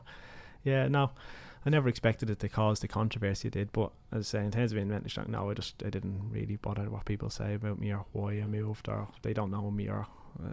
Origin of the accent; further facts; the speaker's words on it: Ireland; I supported them when I was a kid, because growing up in Ireland